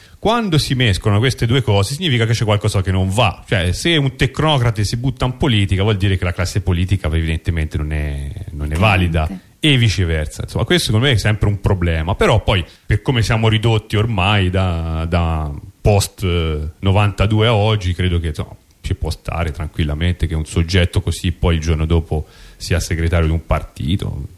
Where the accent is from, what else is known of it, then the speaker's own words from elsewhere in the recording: Rome, Lazio, Italy; io Romano